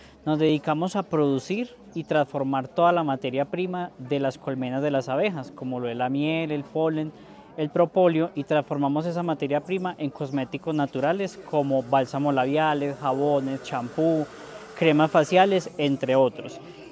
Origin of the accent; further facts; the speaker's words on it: Manizales, Caldas, Colombia; Soy de acá de Manizales